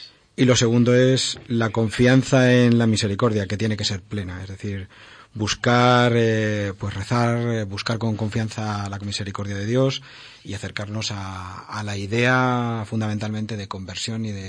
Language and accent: Spanish; Alcaraz, Castilla-La Mancha, Spain; Y me dio por oír misa en Peñascosa, en vez de bajar a mi pueblo, Alcaraz.